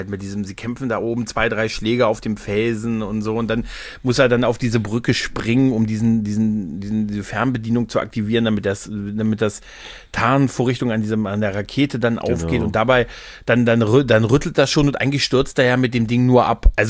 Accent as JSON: {"language": "German", "region": "Lower Saxony", "country": "Germany", "said": "Niedersachsen."}